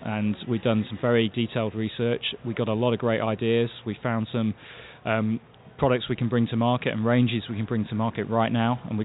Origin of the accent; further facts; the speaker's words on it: England, United Kingdom; I'm from England.